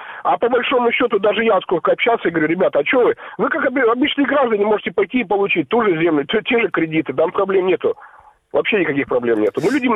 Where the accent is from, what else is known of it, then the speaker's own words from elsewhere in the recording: Crimea, Ukraine; Я именно крымский казак.